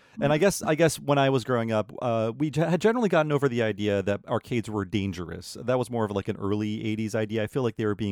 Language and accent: English; United States; now in Vancouver, Canada; I grew up in America. I live in Vancouver, British Columbia now.